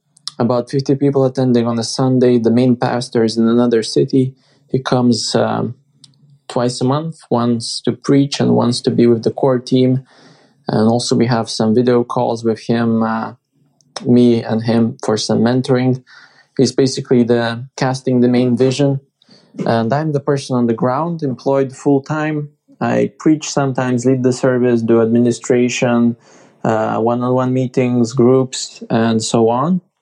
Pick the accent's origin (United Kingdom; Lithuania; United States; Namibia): Lithuania; Vilnius, Vilnius County; I'm from Vilnius, Lithuania, Eastern Europe.